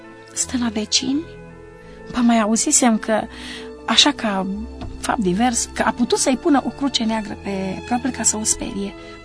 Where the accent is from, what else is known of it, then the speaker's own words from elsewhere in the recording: Focșani, Vrancea County, Romania; moved away; eu mi-am lăsat și orașul natal, am lăsat Focșaniu, mi-am lăsat un apartament pe care mi-l cumpărase tatăl meu.